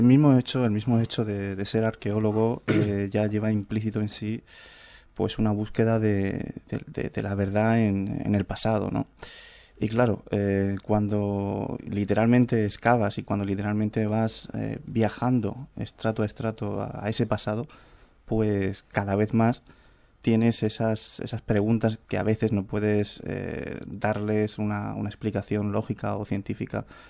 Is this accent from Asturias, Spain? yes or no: no; Cartagena, Region of Murcia, Spain; Soy de Cartagena. He desarrollado mucha vida profesional en Lorca. Mi segunda ciudad natal, por decirlo de alguna manera.